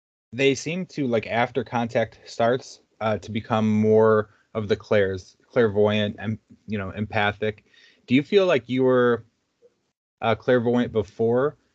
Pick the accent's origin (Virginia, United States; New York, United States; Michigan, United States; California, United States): Michigan, United States; Detroit; I grew up in Detroit, you know, so you kind of had to like be able to feed off people's energies